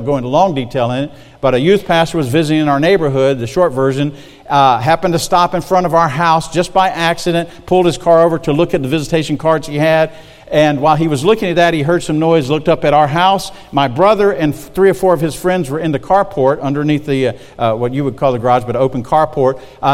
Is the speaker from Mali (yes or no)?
no; Marion, South Carolina, United States; I was born and raised in Marion, South Carolina, which is between Florence and Myrtle Beach. Later moved to Florence and graduated from the West Florence High School, home of the West Florence Fighting Knights.